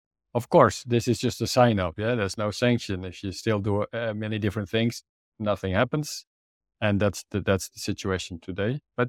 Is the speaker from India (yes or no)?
no; Netherlands; I'm from the Netherlands. Only 20 million people in the world who speak Dutch.